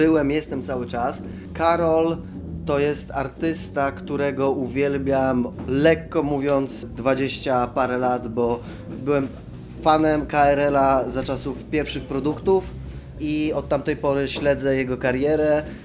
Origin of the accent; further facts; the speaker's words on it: Świętokrzyskie Voivodeship, Poland; zdecydowanie częściej odwiedzam Olsztyn, jeżeli chodzi o już rodzinne strony, niż moje oryginalnie rodzinne strony, czyli województwo świętokrzyskie.